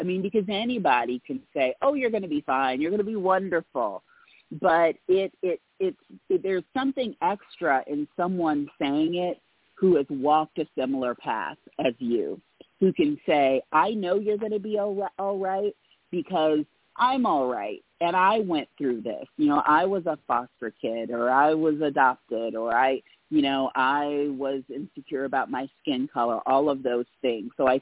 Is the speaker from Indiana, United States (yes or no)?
yes; Indiana, United States; It is a lifelong dream that I had since I was a little bookish girl growing up in Indiana.